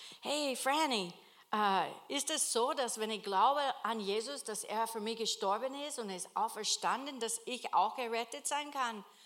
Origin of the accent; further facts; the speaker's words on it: Kentucky, United States; German is a second language; now in Austria; ich bin hier gesandt. Und ich komme ursprünglich aus Kentucky in Amerika.